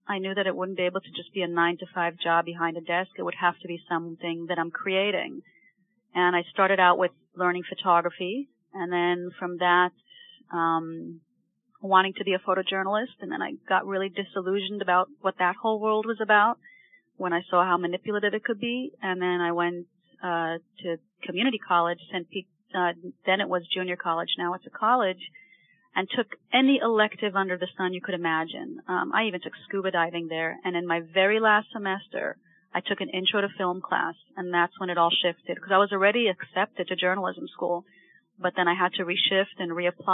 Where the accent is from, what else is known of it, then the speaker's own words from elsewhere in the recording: Israel; English is a second language; I wasn't even able to read that kind of English at the time, growing up in Israel in particular.